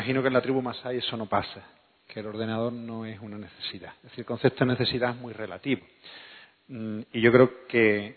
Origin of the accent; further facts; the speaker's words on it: Seville, Andalusia, Spain; Los que somos de Sevilla tengo entendido perfectamente. Hablamos igual.